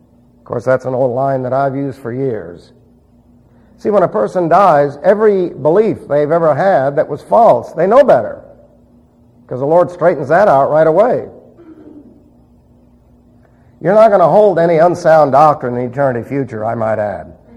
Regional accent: New York City, New York, United States; But remember, I was raised in New York City.

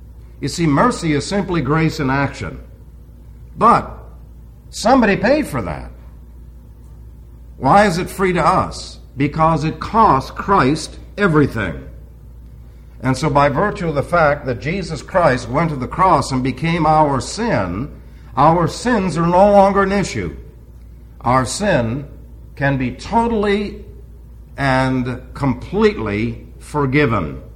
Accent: New York City, New York, United States; first language Greek; English is a second language; Not all pastors were born and raised in New York City, as I was. Not all pastors have as their second language English, and their primary language Greek, as I did.

